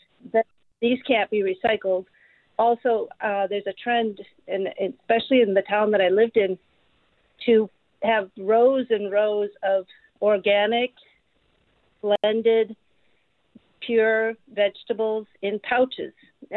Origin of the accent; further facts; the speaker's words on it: Madison, United States; also born or lived in California; One is that I just came from California, where I was living for many years. I'm from Madison.